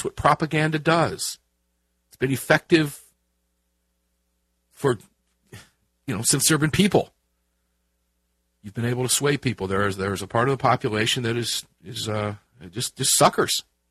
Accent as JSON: {"language": "English", "town": "Tampa", "region": "Florida", "country": "United States", "tie": "born or raised there", "said": "hopefully at an event down at my hometown in Tampa, Florida, in the very, very near future."}